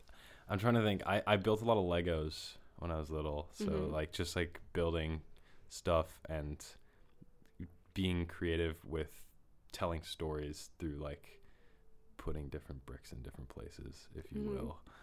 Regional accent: Seattle, Washington, United States; I'm from Seattle, or the Seattle area. I've grown up there my whole life

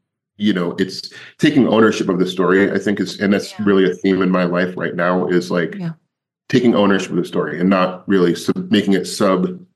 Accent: New York, United States; born there; I was born in New York. I was born in Grantsville, New York.

